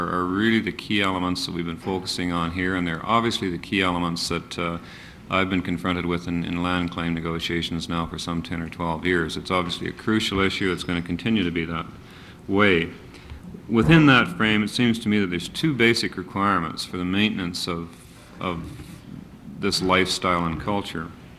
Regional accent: Canada; Being a Canadian administrator in the natural resource field

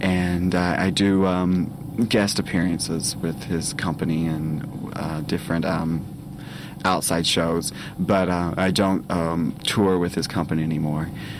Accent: Kentucky, United States; I'm definitely from the South, if you can tell by my voice. It keeps going in and out. I'm originally from Kentucky. Grew up in the western part of Kentucky, right at the base of Indiana and Illinois.

